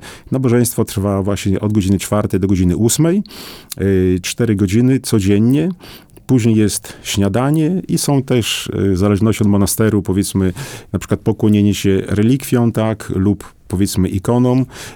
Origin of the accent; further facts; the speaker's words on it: Podlaskie Voivodeship, Poland; Preczystaja, jak mówimy tutaj u nas po naszemu na Podlasiu.